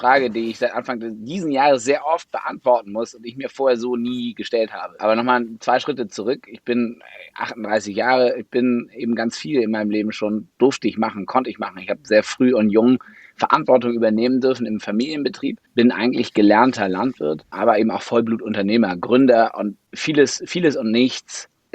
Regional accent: Braunschweig, Lower Saxony, Germany; eine Verbesserung für Braunschweig, für meine Heimatstadt, für unsere Heimatstadt zu erwirken.

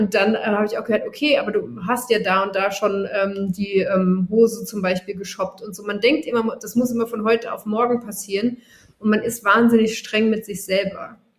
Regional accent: Mainz, Rhineland-Palatinate, Germany; ich komme ja auch ursprünglich aus Mainz.

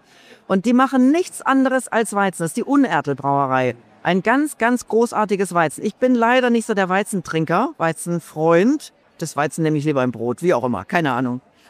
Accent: Rhineland, Germany; Ich komme aus dem Rheinland, da sitzt man sowieso zusammen.

